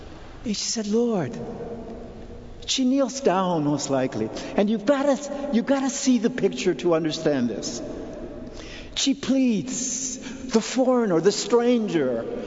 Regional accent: Mexico; also born or lived in Greece; I said, no, I'm not a Filipino. I'm just a Mexican. But when I was in Greece, I lived in Greece for 2 years, they thought I was Greek.

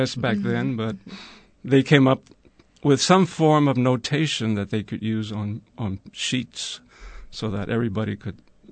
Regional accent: Corpus Christi, Texas, United States; also born or lived in Dallas; I'm originally from Corpus Christi. I was born here, and I lived in Dallas for a few years, but all my life, practically, I have been here.

